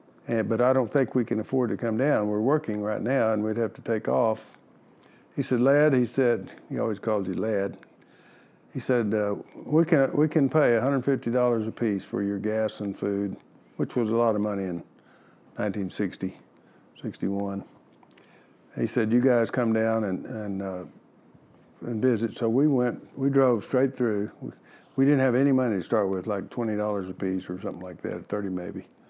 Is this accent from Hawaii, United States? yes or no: no; Texas, United States; Well, because I'm from Texas, and I don't know really how that worked.